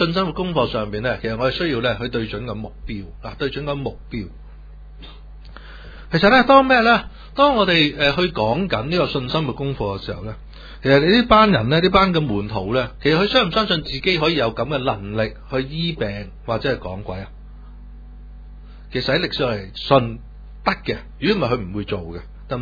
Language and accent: Cantonese; China; 就係我哋中國人最講嘛，唔靚嘛